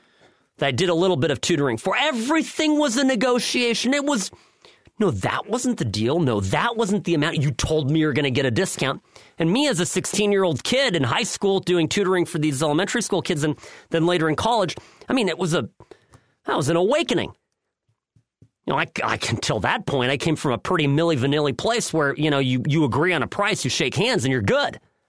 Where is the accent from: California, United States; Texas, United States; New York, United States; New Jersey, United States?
California, United States; Irvine; My guy, I grew up in Irvine.